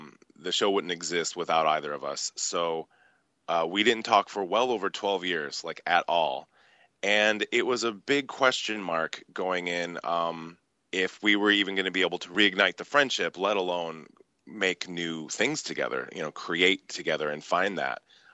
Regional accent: Sterling Heights, Michigan, United States; also born or lived in Rochester Hills; Well, I'm from the Metro Detroit area, so I grew up in Sterling Heights for the first part of my childhood, and then as a teenager moved to Rochester Hills, ended up going to Rochester High School. So I've got Macomb County and Oakland County in my veins.

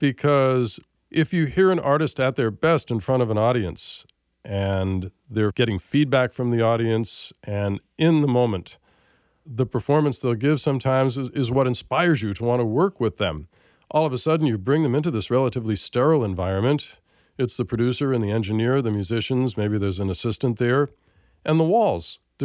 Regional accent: Arizona, United States; also born or lived in Massachusetts / New Jersey; I grew up partly in Arizona and in New Jersey. My dad had a job that had us move around quite a bit.

